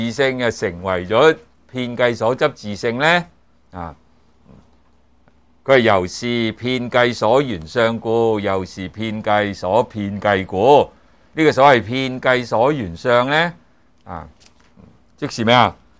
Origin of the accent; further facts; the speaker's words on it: China; 或者我们中国人说什么杯弓蛇影，明白吗？